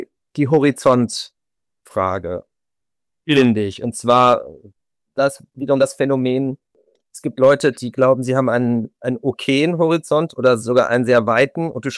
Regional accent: Monschau, North Rhine-Westphalia, Germany; ich habe es als Kind, ich komme ja aus Monschau, da gab es sehr viel Blasmusik.

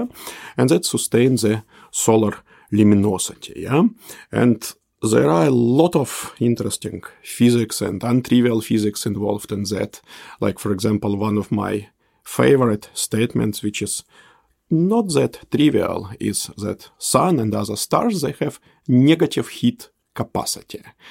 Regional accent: Saint Petersburg, Russia; born there; English is a second language; moved away as an adult; also born or lived in Zurich, Switzerland; So, I was born in Soviet Union in Leningrad. I also was a master, or how we say in Soviet Union, specialist scientist, student in the St. Petersburg State University. Then I immediately moved to a beautiful Switzerland.

